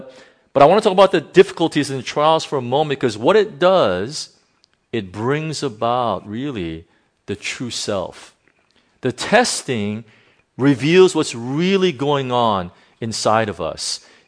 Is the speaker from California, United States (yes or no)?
yes; California, United States; I'm from California. California has experienced one of the worst droughts and fires like you wouldn't believe.